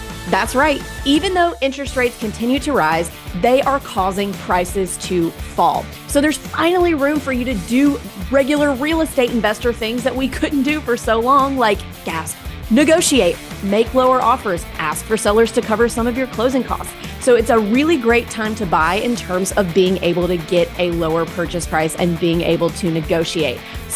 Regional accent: Mississippi, United States; But why I didn't book out in the mountains is because I'm from Mississippi. I don't know how to drive in snow.

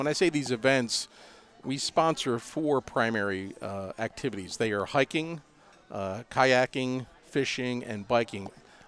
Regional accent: Ellicott City, Maryland, United States; the backstory for me is I grew up in Ellicott City, and I always say I was really blessed by geography because the state park was literally a stone's throw from my backyard.

